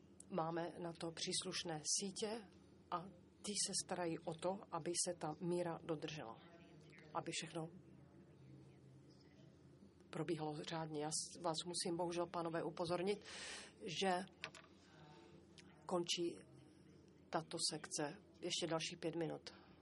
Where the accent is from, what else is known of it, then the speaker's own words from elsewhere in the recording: United States; já jsem vyrostl v Americe, mám rád Ameriku